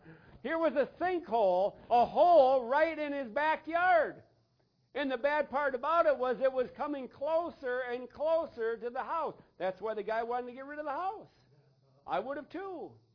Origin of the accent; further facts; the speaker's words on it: Wisconsin, United States; I was from Wisconsin.